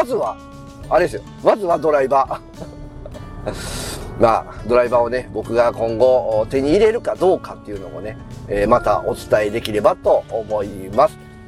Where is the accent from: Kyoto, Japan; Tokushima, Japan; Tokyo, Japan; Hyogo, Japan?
Tokushima, Japan; 当時はね、僕は徳島県なんですけど